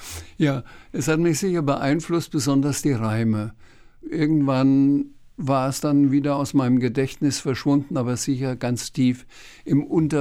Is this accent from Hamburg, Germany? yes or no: no; Schweinfurt, Bavaria, Germany; Ich bin in Schweinfurt geboren. Schweinfurt war eine Industriestadt und war eine der Städte in Deutschland, die am meisten und am häufigsten bombardiert wurden von den alliierten Flugzeugen.